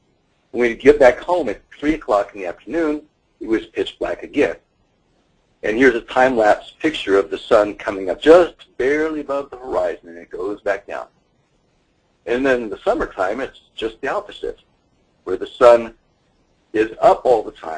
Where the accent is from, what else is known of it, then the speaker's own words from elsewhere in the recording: North Pole, Alaska, United States; But growing up in Alaska, it's extremely cold, as you might imagine, 60 degrees below zero every winter.